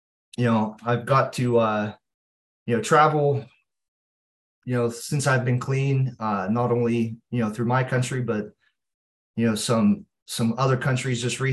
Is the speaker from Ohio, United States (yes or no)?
no; Pennsylvania, United States; I am from Pittsburgh, Pennsylvania. I live close to Pittsburgh, Pennsylvania in the United States, but I'm from a small rural town close to the city.